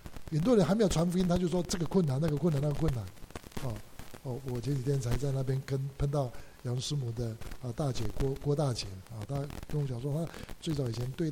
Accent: Taiwan; 比如说这次我从台湾来

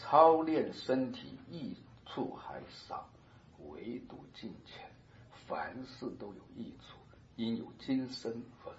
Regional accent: China; 你看我们中国人听到成圣嘛，就想说圣人呢，很有意思。

